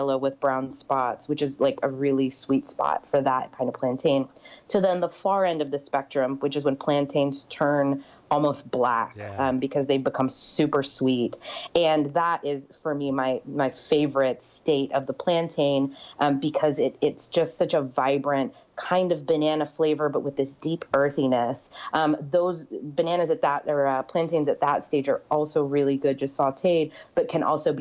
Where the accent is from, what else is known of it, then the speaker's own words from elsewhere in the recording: the South, United States; I mean, I think what's interesting about being a Puerto Rican kid growing up in the South is that Puerto Ricans are not immigrants, right?